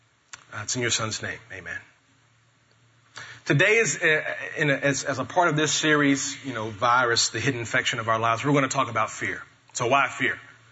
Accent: Metropolis, Illinois, United States; So it would make sense that I grew up in Metropolis. Metropolis, Illinois, the home of Superman.

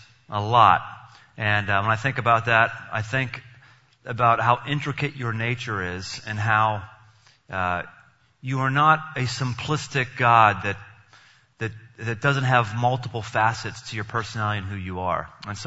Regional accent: United States; all the things that seem to not be part of our American culture is we are American elitists. We are.

